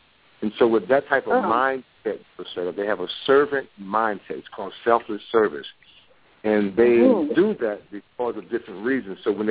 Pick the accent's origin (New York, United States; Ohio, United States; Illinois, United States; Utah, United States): New York, United States; Bronx; I'm from the Bronx, New York, raised up poor mom, 7 kids on welfare.